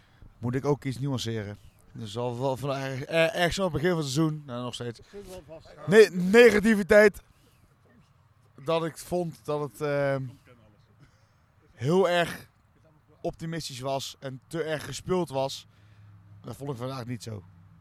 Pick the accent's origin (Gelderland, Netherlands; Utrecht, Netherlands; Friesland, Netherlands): Gelderland, Netherlands; Arnhem; Daar zijn we Arnhemmers voor.